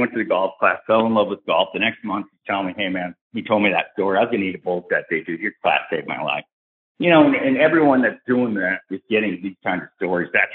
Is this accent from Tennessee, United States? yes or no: no; Tampa, Florida, United States; born there; Yeah, I was born in McDill. I'm in Florida right now. I was born over at McDill in Tampa and grew up 17 years as a military brat.